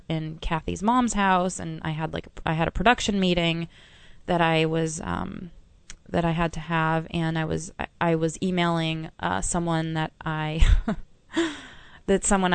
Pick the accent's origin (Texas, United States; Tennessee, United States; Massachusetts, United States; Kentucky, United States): Massachusetts, United States; Boston; my family, I'm originally from Boston, but they were coming down to New York